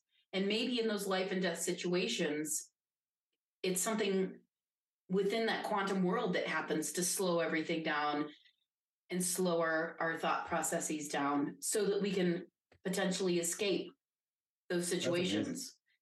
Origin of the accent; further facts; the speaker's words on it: Midwest, United States; well, it's because I grew up in the Midwest and I like nachos and hot dogs.